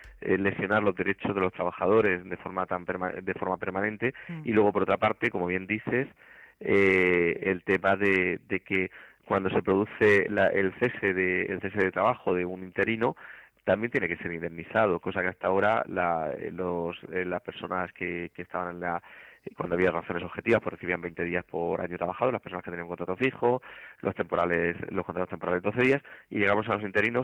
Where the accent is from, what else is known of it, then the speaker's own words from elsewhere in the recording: Spain; Somos españoles, o sea.